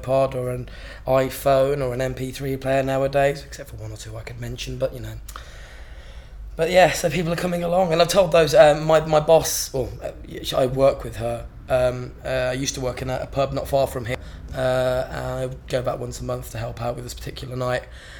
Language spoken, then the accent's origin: English; Midlands, United Kingdom; also born or lived in Wales; I am 27 and a number of months. And I am from the Midlands originally. Moved around a bit. Spent a bit of time in Wales. Down here now. Been here for 5 years.